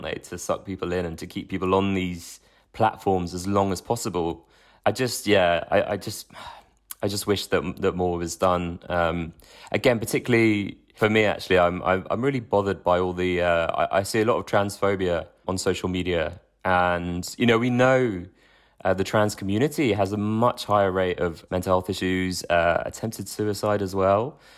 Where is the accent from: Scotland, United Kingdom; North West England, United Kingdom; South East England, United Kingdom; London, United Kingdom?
London, United Kingdom; I'm from London, I went to Manchester to study